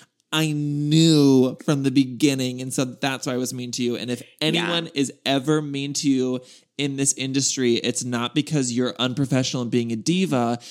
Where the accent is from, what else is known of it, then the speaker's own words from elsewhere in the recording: Nebraska, United States; now in Tucson, United States; I drove 1,000 miles with only my cat from my hometown in Nebraska to Tucson, Arizona when I was in grad school